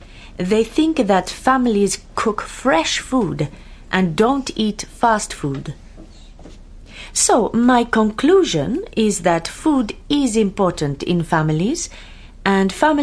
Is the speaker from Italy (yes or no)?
yes; Italy; English is a second language; I'm from Italy, and food is very important in my country and in my culture.